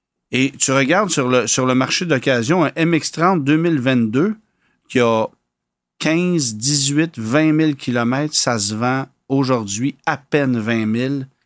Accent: Quebec, Canada; chez nous, au Québec

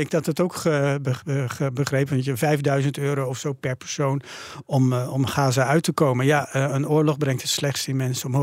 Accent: Netherlands; dat wij dan als Nederlanders daarop werden aangesproken

